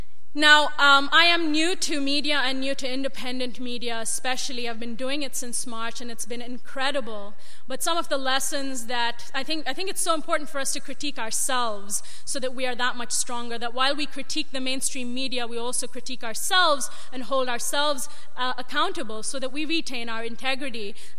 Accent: India; India is my home country.

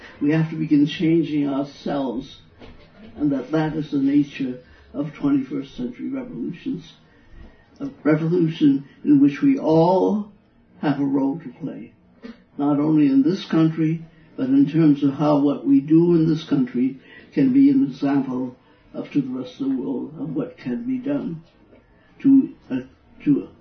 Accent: New York, United States; now in Detroit, United States; I'm a New Yorker. I don't feel like one at this moment, but I grew up in New York, in Jackson Heights.

